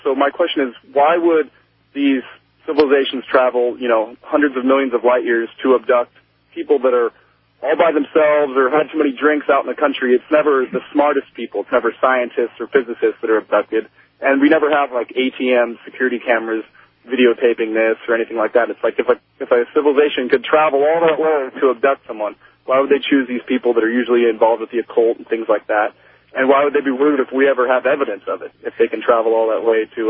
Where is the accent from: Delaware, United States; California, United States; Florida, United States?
California, United States; Redding; I'm from Redding, California.